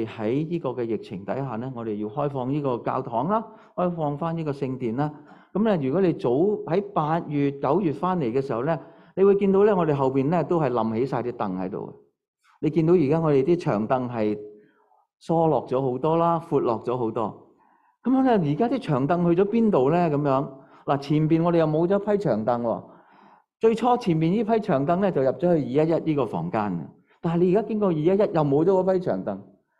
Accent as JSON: {"language": "Cantonese", "country": "China", "said": "因为我哋中国人咧分他咧就有男同女嘅吓"}